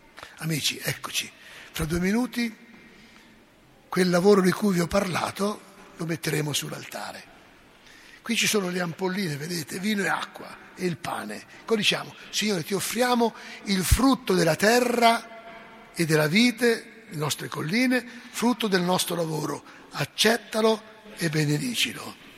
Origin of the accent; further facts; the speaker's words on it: Umbria, Italy; Io sono umbro.